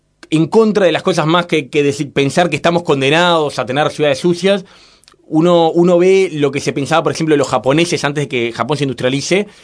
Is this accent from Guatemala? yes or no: no; Uruguay; porque somos uruguayos.